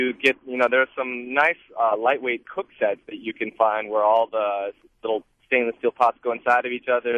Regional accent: Wisconsin, United States; I've had the pleasure of spending a couple days where I grew up in Door County

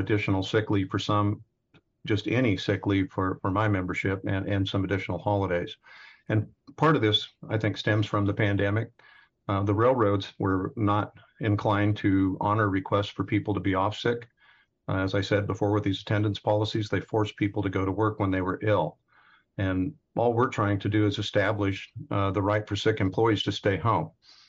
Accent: Midwest, United States; I grew up in the Midwest.

